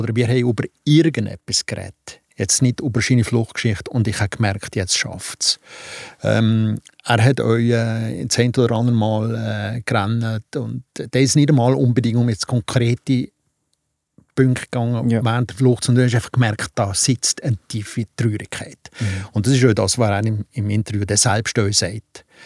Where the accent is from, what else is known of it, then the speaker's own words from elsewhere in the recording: Afghanistan; now in Germany; Ich komme aus dem Hinterland von Afghanistan.